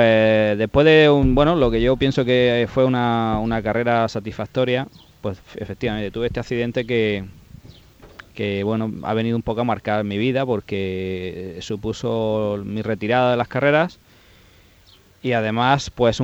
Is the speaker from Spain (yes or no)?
yes; Spain; Siendo el primer español en volver después de muchos años a la Isla de Man